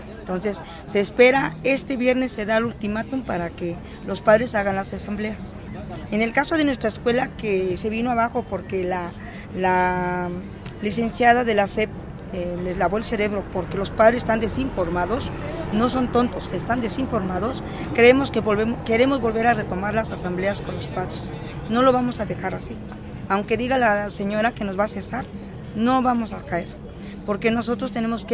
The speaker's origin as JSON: {"language": "Spanish", "region": "Mexico City", "country": "Mexico", "said": "aunque somos del DF, sí hay represión con los maestros"}